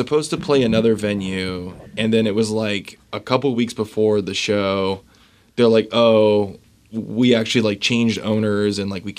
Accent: California, United States; now in Washington, United States; But so I grew up in Orange County, SoCal.

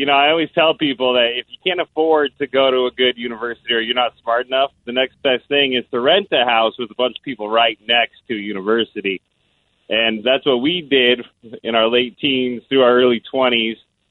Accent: Denver, Colorado, United States; Okay, so I grew up in Denver. I've been out here for about 5 years now.

